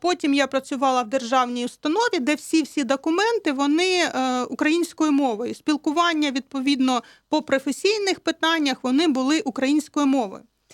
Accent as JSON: {"language": "Ukrainian", "region": "Eastern Ukraine", "country": "Ukraine", "said": "Я сама із Східної України, так, я підкреслюю"}